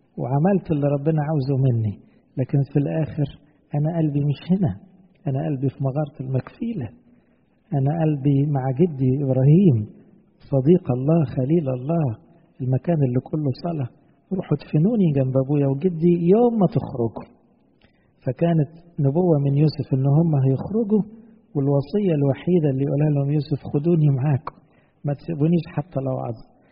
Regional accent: Egypt; احنا مسيحيين، يعني فرعنا أصلا بس كمصريين

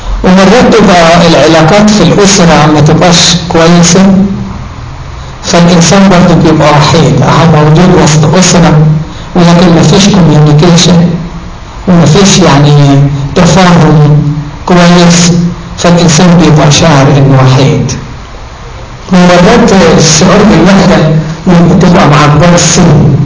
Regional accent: Egypt

